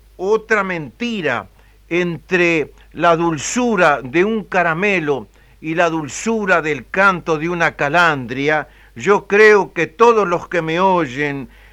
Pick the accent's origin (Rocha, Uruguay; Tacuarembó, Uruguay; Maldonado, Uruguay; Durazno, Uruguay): Durazno, Uruguay; Sarandí del Yí; also born or lived in Montevideo; En realidad, yo nací en Montevideo, pero pasó mi primera infancia en Sarandí del Yí